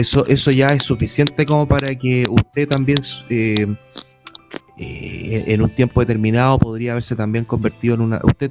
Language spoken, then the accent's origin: Spanish; Chile; en el caso de nosotros los chilenos que celebramos nuestras fiestas patrias el 18 de septiembre